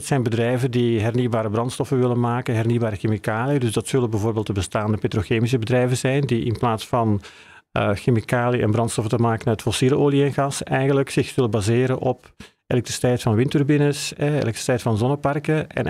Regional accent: Belgium; now in Netherlands; Zoals je kan horen, kom ik uit België. Maar ik werk al 10 jaar hier in Nederland.

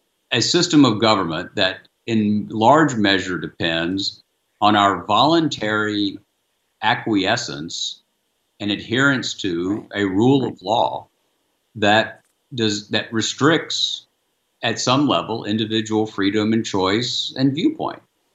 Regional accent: the South, United States; And again, I'm a Southerner.

